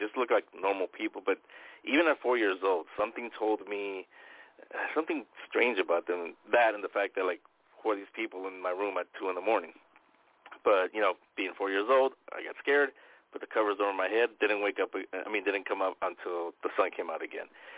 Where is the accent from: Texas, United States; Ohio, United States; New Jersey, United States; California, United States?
California, United States; San Francisco; It was back in the house that I grew up back in San Francisco.